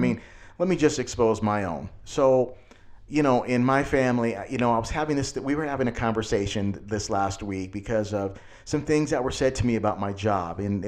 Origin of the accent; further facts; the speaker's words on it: California, United States; I mean, we're from California, Southern California, so that comes with our territory.